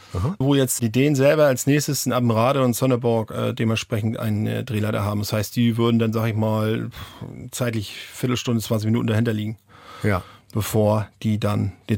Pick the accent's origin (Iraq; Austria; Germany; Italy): Germany; ich komme aus Deutschland, sind dänische Schule gegangen, beherrschen die Sprache komplett. So 100%.